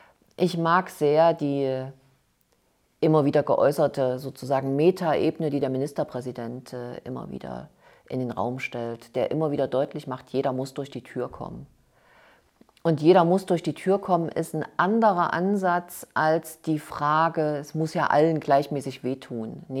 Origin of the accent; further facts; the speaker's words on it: Thuringia, Germany; ich komme aus Westthüringen